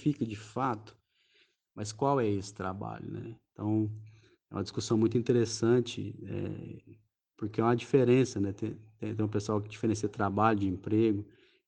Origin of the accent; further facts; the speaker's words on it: Rubiataba, Goiás, Brazil; minha cidade natal, que é a cidade de Rubiataba, pequenininha, fica no noroeste do estado.